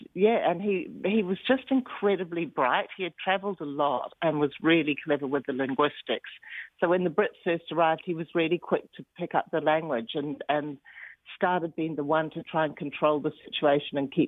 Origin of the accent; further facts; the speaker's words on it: Fiji; I come from Fiji